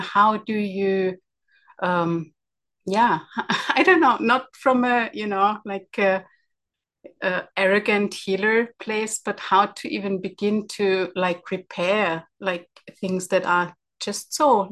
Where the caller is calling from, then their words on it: Vienna, Austria; So, yeah, I'm calling from Vienna, Austria